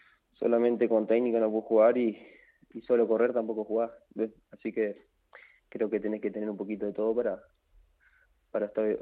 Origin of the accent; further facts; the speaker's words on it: Salto, Uruguay; born there; Sí, nací en Salto, a 7 kilómetros del centro, digamos, Salto